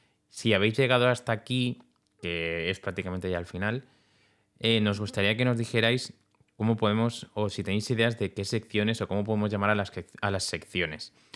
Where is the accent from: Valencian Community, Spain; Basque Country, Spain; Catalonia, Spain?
Catalonia, Spain; born there; la fábrica está a 10 kilómetros de donde el pueblo donde nací, en Cataluña